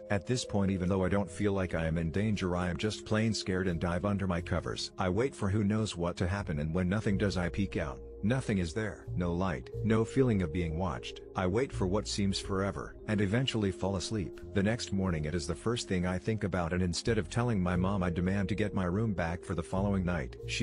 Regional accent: Hawaii, United States; I grew up in Hawaii, and one evening on Christmas Eve I was quite young, still young enough to believe in Santa Claus.

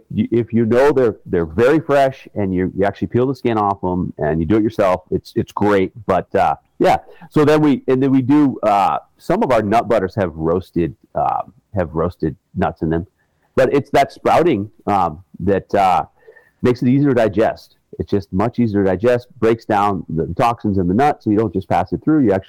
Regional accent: Alaska, United States; I grew up in Alaska. I grew up with the Native Americans in Alaska. Eskimos in the north of Alaska. I was actually born up in the most northern town in North America.

